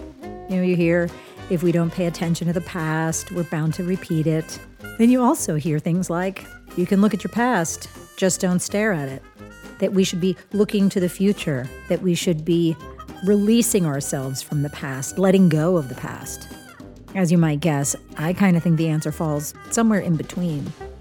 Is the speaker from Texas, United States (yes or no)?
no; Pennsylvania, United States; I don't know if it's because I grew up outside of Philadelphia and so was surrounded by colonial history.